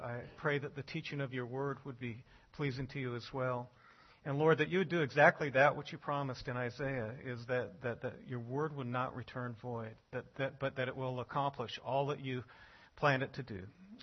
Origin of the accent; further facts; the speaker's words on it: Toronto, Ontario, Canada; born there; moved away; I was born in Toronto, Canada. My parents were Anglican, Church of England, because of that connection we had. All my grandparents were from England. And so I was christened as a child in the Anglican Church.